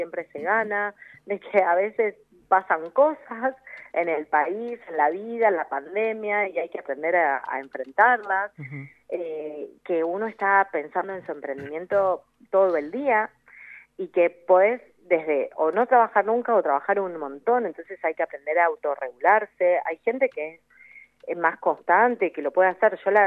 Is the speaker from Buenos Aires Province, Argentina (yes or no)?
no; Rosario, Santa Fe, Argentina; yo soy de Rosario, de Santa Fe